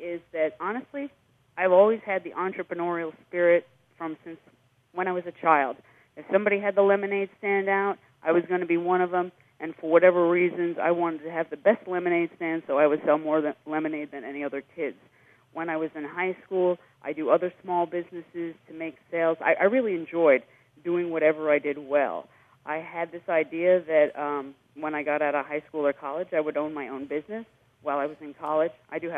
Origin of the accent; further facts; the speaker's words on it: New York, United States; I'm originally from New York, and I was so sick of the cold, I don't complain about the heat.